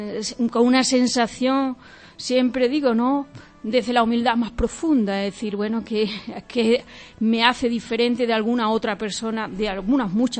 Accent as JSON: {"language": "Spanish", "town": "Guareña", "region": "Extremadura", "country": "Spain", "tie": "born there", "said": "si es verdad que yo soy nacido en Guareña"}